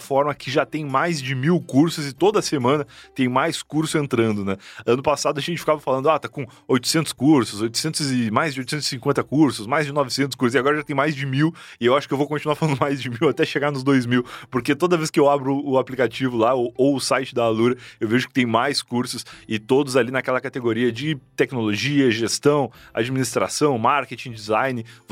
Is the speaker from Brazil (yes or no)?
yes; Rio Grande do Sul, Brazil; moved away; eu saí do Rio Grande do Sul, vim morar sem gaúchos por perto, né?